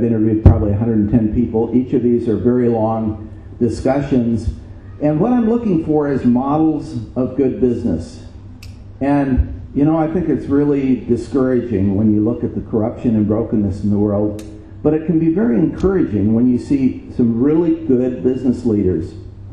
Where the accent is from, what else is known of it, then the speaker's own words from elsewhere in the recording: United States; I come from the United States, and people in the United States like to think, well, everyone else is corrupt, but we are not.